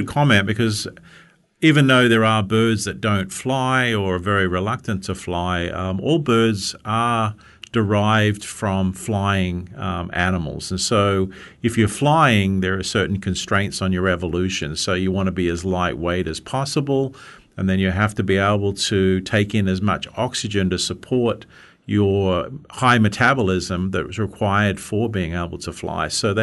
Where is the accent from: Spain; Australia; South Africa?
Australia; Perth, Western Australia; now in United States; That's true. I'm from Australia.